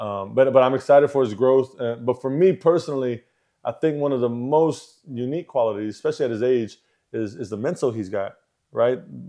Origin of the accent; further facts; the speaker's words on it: San Antonio, Texas, United States; You know, we're born and raised in San Antonio, Texas.